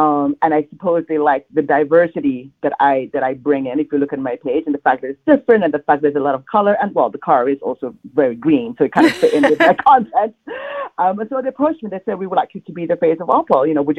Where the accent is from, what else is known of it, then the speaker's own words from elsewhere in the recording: Gambia; I have a West African background. I'm originally from the Gambia, where we wear a lot of color.